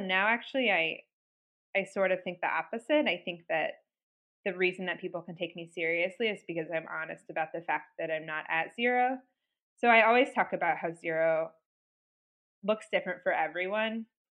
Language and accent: English; Indianapolis, Indiana, United States; now in Madison, United States; I live in Madison right now, Madison, Wisconsin. I'm from Indianapolis originally